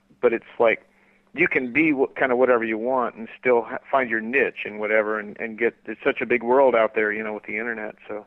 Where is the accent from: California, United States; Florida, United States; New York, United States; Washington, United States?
Florida, United States; It took about my childhood growing up in Florida, and about what it was like, what it feels like to be, you know, in the rain and all that down there.